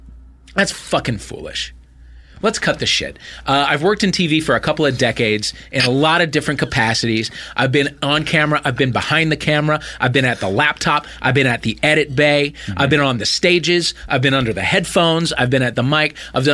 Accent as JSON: {"language": "English", "region": "Midwest", "country": "United States", "tie": "born or raised there", "said": "I have a lot of friends on the East Coast, in the Midwest. I grew up in the Midwest."}